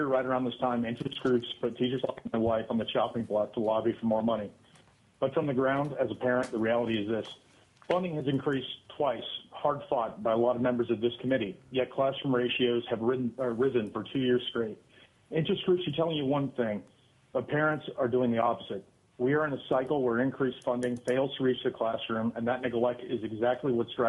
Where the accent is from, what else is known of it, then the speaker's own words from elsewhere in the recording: Wasilla, Alaska, United States; I'm from Wasilla.